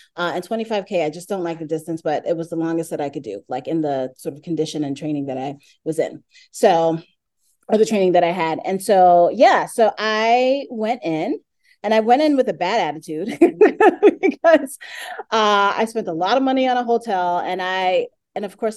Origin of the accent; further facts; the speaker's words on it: Brooklyn, New York, United States; My friend Latoya, who is in Brooklyn, I'm from Brooklyn.